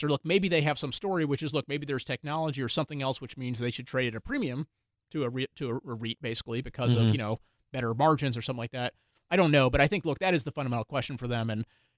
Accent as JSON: {"language": "English", "town": "Houston", "region": "Texas", "country": "United States", "tie": "born or raised there", "said": "I grew up in Houston."}